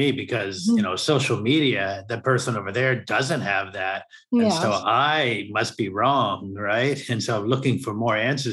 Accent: United States; And I grew up in America, where we're like, screw groups, I'm going to do it myself.

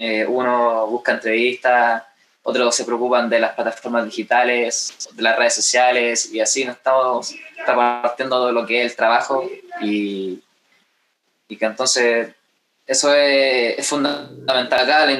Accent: Santiago, Santiago Metropolitan Region, Chile; Somos de Santiago de Chile, así que fuimos a Valparaíso a mostrar nuestra música por primera vez.

